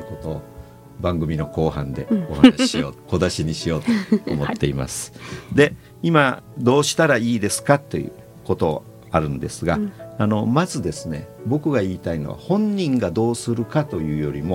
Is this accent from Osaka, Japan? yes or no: no; Itoman, Okinawa, Japan; 僕が子どもの頃に見た原風景で、市場の様子が出てるんですが、これ高校時代僕が毎日そこを通っていたところなんです